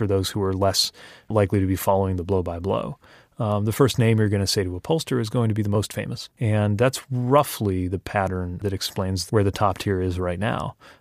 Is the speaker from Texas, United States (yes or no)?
no; Indiana, United States; Part of the example of why it can pay off to do something more unusual is in my home state of Indiana.